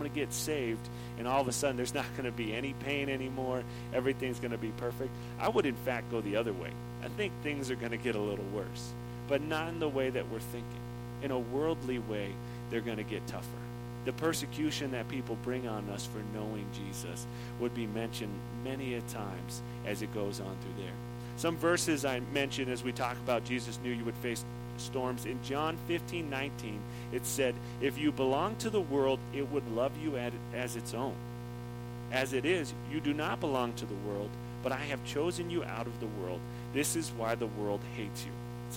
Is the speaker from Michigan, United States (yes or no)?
yes; Michigan, United States; I'm from Michigan originally, and we had tornadoes.